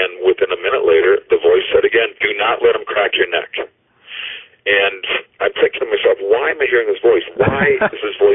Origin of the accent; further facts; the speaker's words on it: Minnesota, United States; I'm fascinated with tornadoes growing up in Minnesota, and you get them in Michigan.